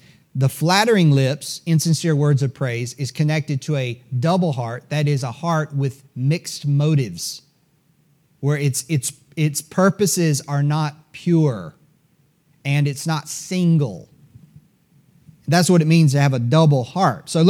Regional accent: the South, United States; Southerners, and I was born and raised in the South, but Southerners are taught to flatter.

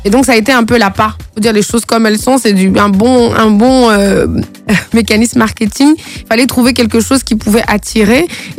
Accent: Quebec, Canada; je viens du Québec, donc j'ai le droit.

